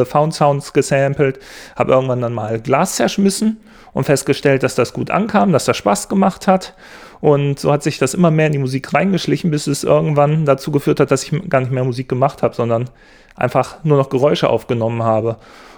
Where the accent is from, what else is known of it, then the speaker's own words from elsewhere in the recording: Essen, North Rhine-Westphalia, Germany; Ich komme auch aus Essen, genau